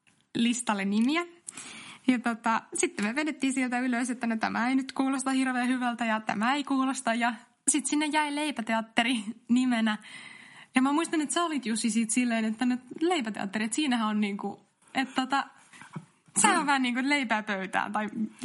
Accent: Rovaniemi, Lapland, Finland; No, mä oon itse Rovaniemeltä alun perin ja mä oon siellä harrastanut teatteria lapsena

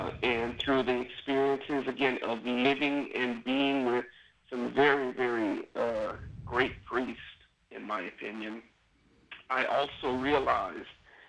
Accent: Church Point, Louisiana, United States; where are you from in Louisiana? I said, I'm from Church Point.

